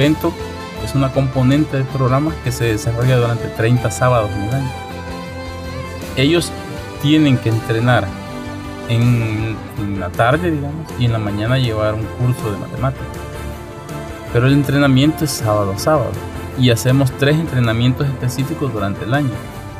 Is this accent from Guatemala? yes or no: no; El Salvador; uno de los grandes retos nuestros como salvadoreños es no solo saber la potencialidad que tenemos